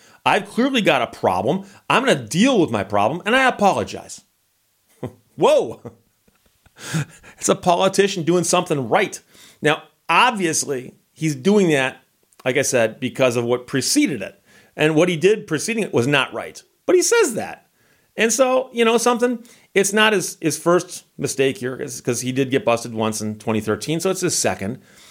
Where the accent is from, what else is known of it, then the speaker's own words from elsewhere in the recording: Michigan, United States; I'm from Michigan and that's on me.